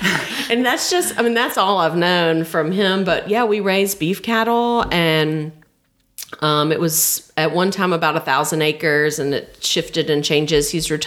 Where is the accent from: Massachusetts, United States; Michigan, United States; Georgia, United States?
Georgia, United States; Boston; So I tell people I'm from Thomasville, but I'm really from Boston, Georgia.